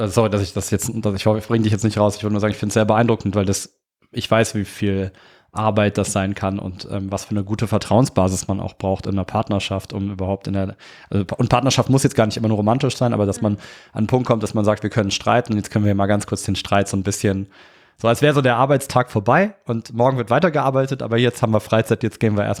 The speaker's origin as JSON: {"language": "German", "town": "Cologne", "region": "North Rhine-Westphalia", "country": "Germany", "said": "Wo kommst du her? Ich gesagt, aus Köln."}